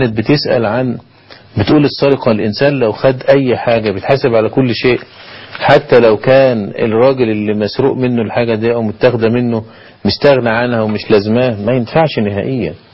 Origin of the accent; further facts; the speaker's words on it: Egypt; احنا عندنا في مصر معظم المقابر ما عدا طبعا في الشرقية وصعيد مصر